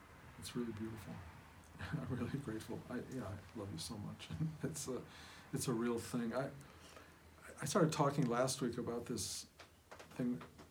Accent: Detroit, Michigan, United States; I'm a kid from Detroit with no promise of any particular kind

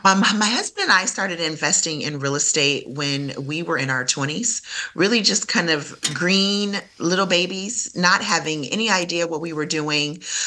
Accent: Toledo, Ohio, United States; So, as you mentioned … I'm born and raised in Toledo, Ohio.

